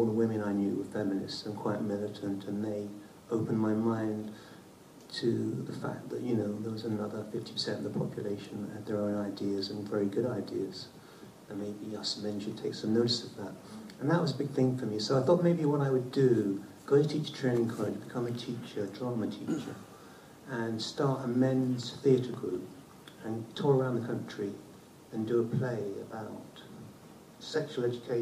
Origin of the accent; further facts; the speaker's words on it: London, United Kingdom; I was brought up in London, and I was born in 1952